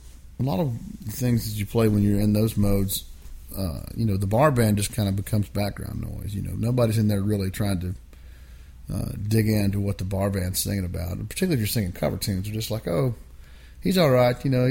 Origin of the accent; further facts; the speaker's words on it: Kentucky, United States; In Kentucky, but okay, not in my hometown, in a different town.